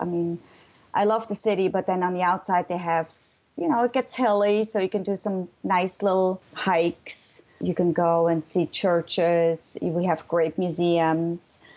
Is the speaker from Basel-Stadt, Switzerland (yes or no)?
yes; Basel, Basel-Stadt, Switzerland; moved away as an adult; now in St. Louis, United States; Basel is my hometown. I've lived there almost all my life until I moved here to St. Louis 20 years ago.